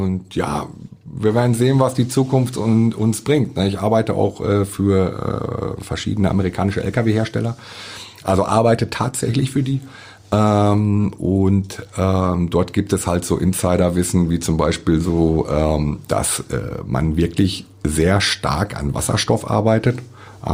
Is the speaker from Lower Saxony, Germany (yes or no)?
no; Dortmund, North Rhine-Westphalia, Germany; moved away as an adult; now in Cottbus, Germany; Ich bin ja nicht aus der Region Cottbus, sondern ich bin gebürtiger Dortmunder. Bin mit 21 Jahren hierher gekommen nach Cottbus